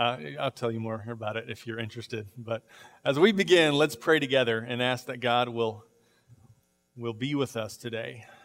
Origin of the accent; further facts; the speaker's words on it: Arlington, Texas, United States; Okay, so I grew up in Arlington, and I'm very familiar with it, but the part of town that always confuses me is Fair Park.